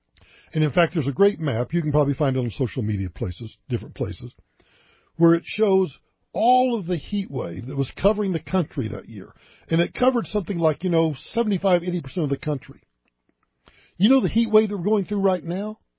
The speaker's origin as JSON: {"language": "English", "region": "Oklahoma", "country": "United States", "tie": "born or raised there", "said": "growing up in Western Oklahoma, growing up in farm and ranch country, I kind of know what a windmill is."}